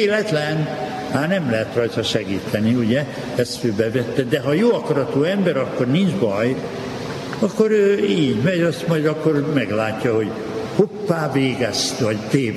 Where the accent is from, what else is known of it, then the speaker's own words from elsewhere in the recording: Almásfüzitő, Komárom-Esztergom, Hungary; born there; ott Almásfüzitőn, ahol születtem, ott a papbácsik minden vasárnap jött ki a szomszéd faluból, kis település, gyártelep az a Füzitő